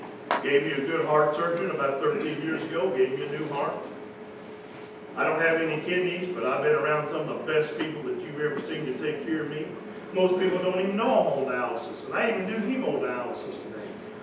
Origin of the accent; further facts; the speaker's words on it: Kentucky, United States; Anytime Monica and I travel, and people know we're from Kentucky.